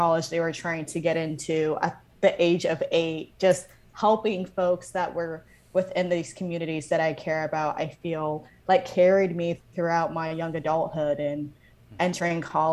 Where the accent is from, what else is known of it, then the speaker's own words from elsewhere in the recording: Columbus, Ohio, United States; I am from Columbus originally. My parents are Nigerian. They were born and raised in Nigeria, and I was born in Columbus, Ohio, but I still identified as a proud Nigerian American.